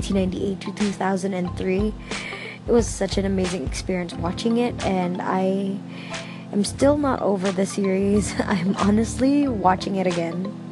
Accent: Mindanao, Philippines; I'm going back to my hometown. It's in Mindanao in the Philippines.

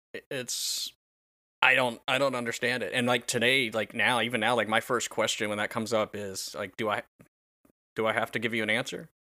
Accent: North Carolina, United States; born there; I'm like, I was born in North Carolina. So I tell them, "Oh, I was born in North Carolina."

